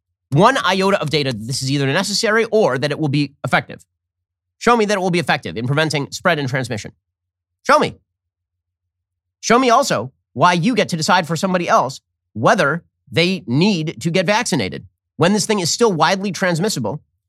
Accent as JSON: {"language": "English", "region": "Florida", "country": "United States", "said": "So, to my home state of Florida, Ron DeSantis continues to be a 2024 leading contender"}